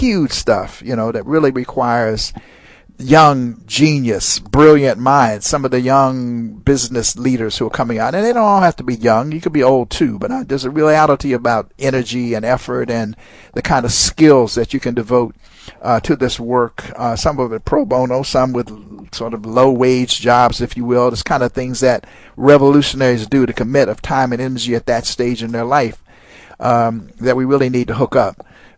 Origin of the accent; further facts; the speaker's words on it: Youngstown, Ohio, United States; I'm from Youngstown, Ohio, and spent many years.